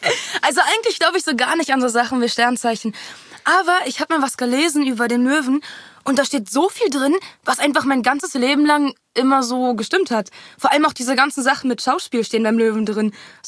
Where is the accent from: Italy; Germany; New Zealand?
Germany; Berlin; born there; Ich bin in Berlin geboren.